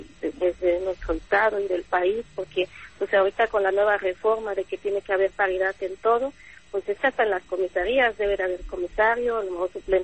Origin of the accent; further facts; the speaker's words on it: Guerrero, Mexico; en nuestra comunidad, en mi pueblo, queda una hora y media de Tlapa, digo, Tlapa de Comonfort, el corazón de la montaña